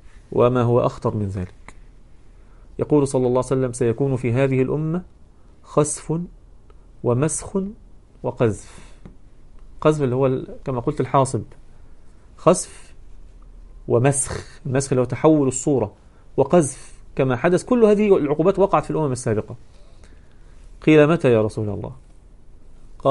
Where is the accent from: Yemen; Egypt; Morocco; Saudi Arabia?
Egypt; والناس تعيش كما تعلمون ليس كما عندنا في مصر، يعني مش مستشعرين قوي موضوع نعمة المطر، لأن عندنا النهر والكلام ده، نهر النيل والمياه العذبة